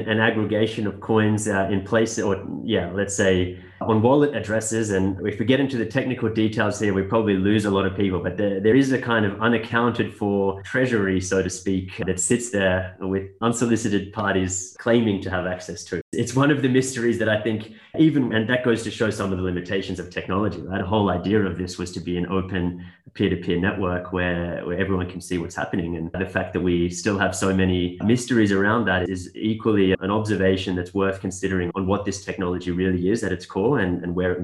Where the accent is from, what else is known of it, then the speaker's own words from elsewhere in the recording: Australia; moved away; I'm originally from Australia, as I mentioned, and I started my career at KPMG, actually, in the private enterprise group.